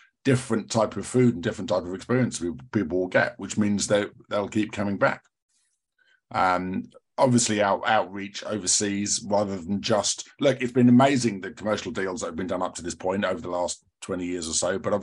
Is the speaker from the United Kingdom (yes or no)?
yes; Wimbledon, London, United Kingdom; I grew up in Wimbledon, I lived in Colliers Wood for a while. So the community around Wimbledon, Colliers Wood, Tooting, Stretton, Balham, whatever, you know, you've got a totally diverse area there.